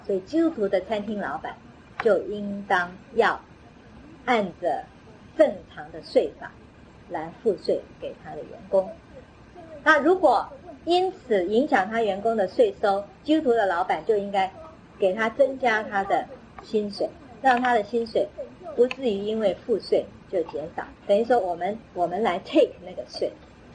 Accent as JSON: {"language": "Chinese", "country": "China", "said": "我们中国人啊很会走这种叫做什么后门啊"}